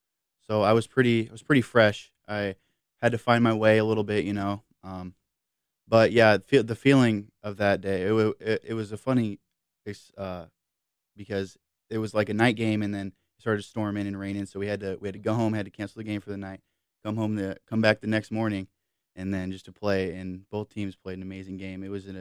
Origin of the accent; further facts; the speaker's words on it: Concord, United States; I'm like, yeah, I'm from Concord.